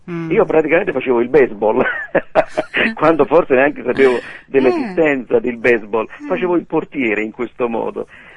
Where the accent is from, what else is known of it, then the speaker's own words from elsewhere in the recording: Naples, Campania, Italy; born there; io sono nato a Napoli nel lontano 1948, quindi sto bussando alla soglia dei 60 anni.